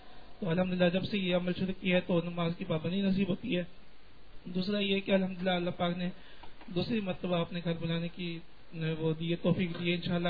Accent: Multan, Punjab, Pakistan; میں ملتان سے تعلق رکھتا ہوں.

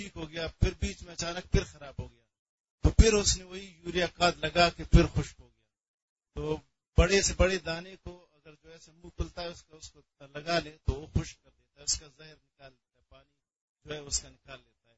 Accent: Chagai, Balochistan, Pakistan; first language Balochi

